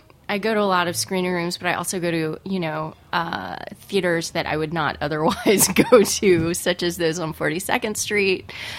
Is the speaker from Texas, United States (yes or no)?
yes; Dallas, Texas, United States; I grew up in Dallas, and I just haven't made my way down to Austin a whole lot